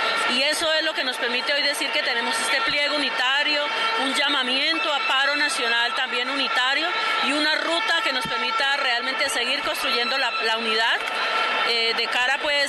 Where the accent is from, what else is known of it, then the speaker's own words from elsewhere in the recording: Colombia; digamos como colombianos y como colombianas que seamos.